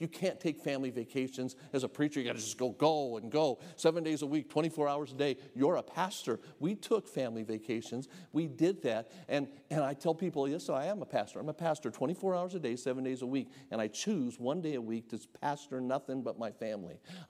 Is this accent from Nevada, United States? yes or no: yes; Nevada, United States; I grew up here in Nevada. I was out in the desert all the time as a kid.